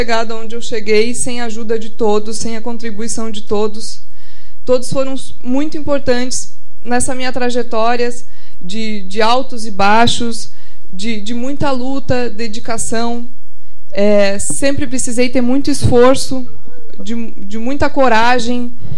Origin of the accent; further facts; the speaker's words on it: Agudo, Rio Grande do Sul, Brazil; Toda vez que eu venho para Agudo, o mais difícil para mim é voltar, porque Aqui estão as pessoas que eu amo, onde eu fui criada com muito amor e carinho.